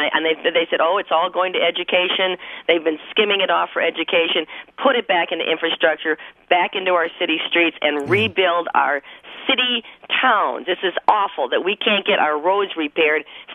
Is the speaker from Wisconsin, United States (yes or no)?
yes; La Crosse, Wisconsin, United States; I'm from LaCrosse. I have been begging the Wisconsin DOT to fix our city streets.